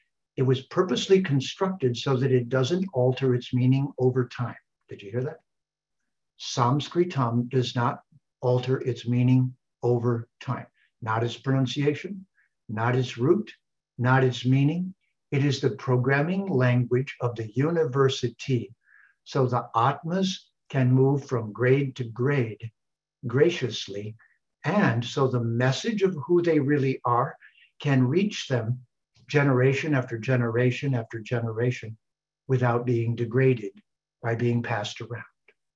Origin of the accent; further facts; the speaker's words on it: Detroit, Michigan, United States; I'm from Detroit.